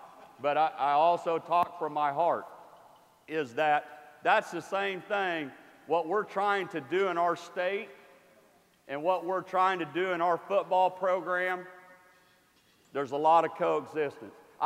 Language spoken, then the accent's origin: English; Kansas, United States; now in Minnesota, United States; I grew up in Kansas. It was always Kansas and K-State, Iowa and Iowa State.